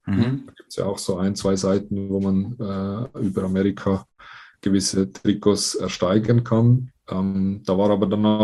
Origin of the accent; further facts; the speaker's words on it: Switzerland; weil das bei uns in der Schweiz halt wirklich noch so ein bisschen das größere Thema ist